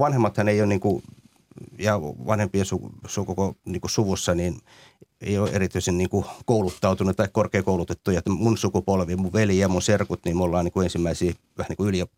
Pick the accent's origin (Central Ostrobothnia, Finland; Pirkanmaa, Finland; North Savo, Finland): Pirkanmaa, Finland; Tampere; koulut on käyty ja nuoruus ja lapsuus eletty Tampereella, että sieltä se oikeastaan se semmoinen identiteetti koen, että olen hämäläinen ja tamperelainen juuriltani hyvässä ja pahassa. Ja semmoinen tamperelaislähiö, jossa rivitalon pätkässä sitten asuttiin